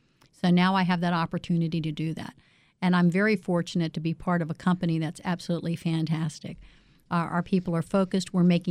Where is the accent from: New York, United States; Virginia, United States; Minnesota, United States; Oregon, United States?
Virginia, United States; Norfolk; And I'm originally from Norfolk, Virginia. We relocated to Northern Virginia.